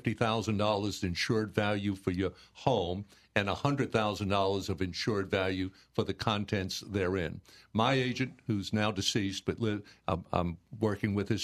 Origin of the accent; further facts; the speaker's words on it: New Orleans, Louisiana, United States; And I was from Mid-City.